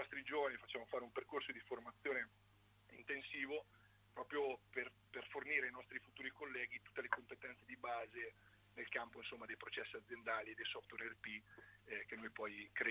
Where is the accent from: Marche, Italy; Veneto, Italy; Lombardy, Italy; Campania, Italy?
Marche, Italy; Ancona; Ma sicuramente, allora, diciamo che intanto io sono anconetano e quindi questo è importante.